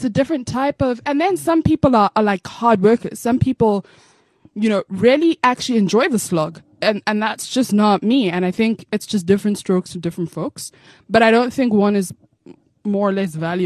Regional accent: South Africa; My mother feels the same way, and I'm South African.

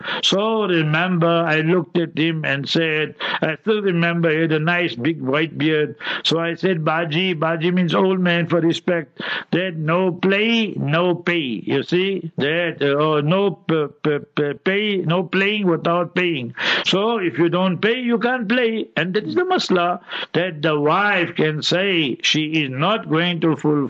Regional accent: Gauteng, South Africa; English is a second language; I'm from Transvaal, from Gauteng

